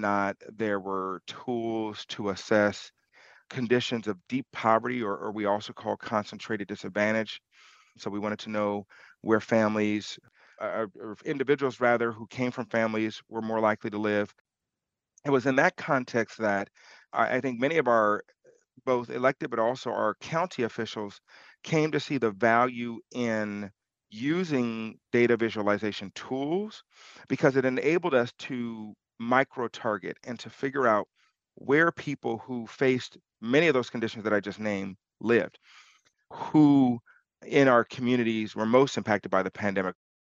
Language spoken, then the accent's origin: English; Los Angeles, California, United States; And so growing up in South Los Angeles, I always knew that my neighborhood was different, right, from our counterparts in Santa Monica or Beverly Hills.